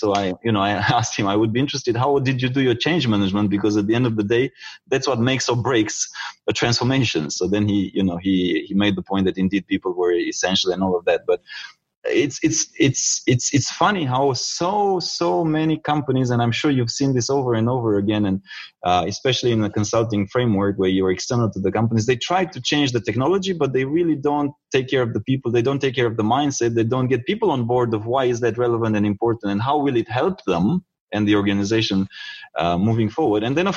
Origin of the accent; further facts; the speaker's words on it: Romania; English is a second language; I come from Romania originally.